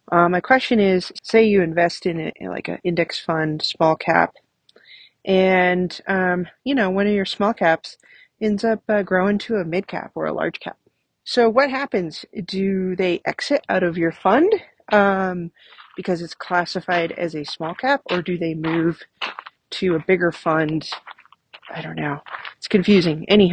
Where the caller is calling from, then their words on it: Arvada, Colorado, United States; I'm from Arvada, Colorado.